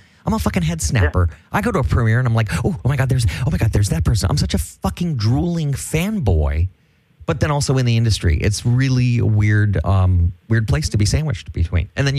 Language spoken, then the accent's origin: English; Malibu, California, United States; I grew up in Malibu with Melissa